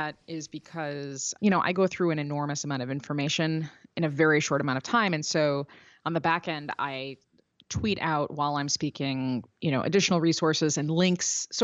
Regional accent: Chicago, Illinois, United States; like I'm from Chicago. So the Chicago Tribune, you know, and the, what used to be called the Hammond Times had all of these sort of smaller micro editions that would go out to different local communities.

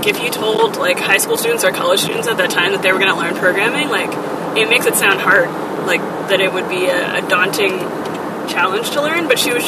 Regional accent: San Francisco, California, United States; So I grew up in San Francisco. And we had this kind of, like, hippy-dippy computer teacher.

